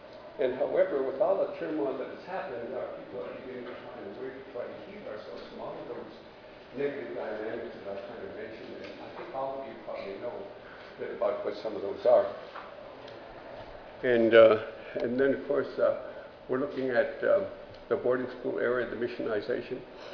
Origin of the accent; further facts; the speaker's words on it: Nelson Island, Alaska, United States; born there; when I was born on Nelson Island, there were like 10 of us that were born that year